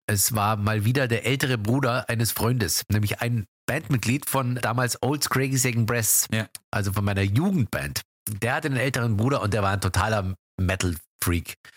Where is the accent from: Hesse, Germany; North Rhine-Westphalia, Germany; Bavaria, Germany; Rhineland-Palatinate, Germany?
Bavaria, Germany; in der Zeppelinhalle in Kaufbeuren im Süden Deutschlands, ganz in der Nähe, wo ich herkomme.